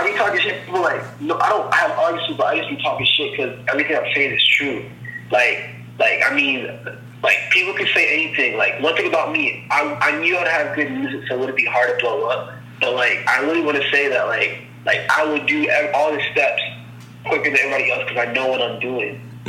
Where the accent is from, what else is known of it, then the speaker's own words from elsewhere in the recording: Jamaica; born there; I'm an MC artist. I was born in Jamaica.